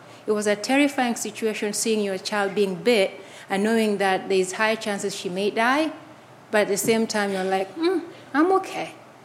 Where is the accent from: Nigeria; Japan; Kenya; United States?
Kenya; also born or lived in Uganda; I'm from Kenya. I was born in Kenya, grew up in Kenya, and half in Kenya and half in Uganda.